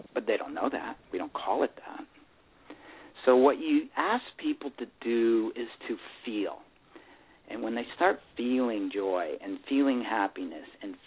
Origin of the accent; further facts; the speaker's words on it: Chicago, Illinois, United States; I'm a kid. I grew up in Chicago. I'm ice skater.